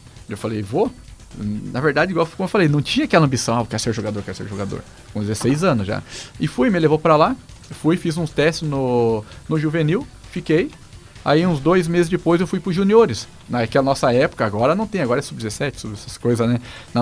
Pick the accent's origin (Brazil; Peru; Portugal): Brazil; Porto União, Santa Catarina; eu nasci aqui no São Cristóvão, ali que União da Vitória mesmo, sou natural de Porto União, na verdade, né? Só passo o trilho ali, mas sempre falei que eu era de União da Vitória. Então eu sou ali debaixo de São Cristóvão.